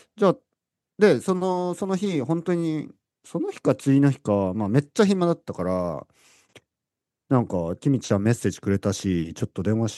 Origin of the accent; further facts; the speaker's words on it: Hokkaido, Japan; also born or lived in Australia / New Zealand; 出身は北海道で、オーストラリアとかニュージーランドに長くいたので、まあ、英語でもレッスンができる